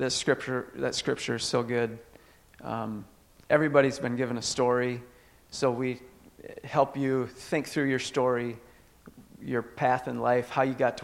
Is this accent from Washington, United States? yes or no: no; Leicester, Iowa, United States; Yeah, I grew up in Leicester.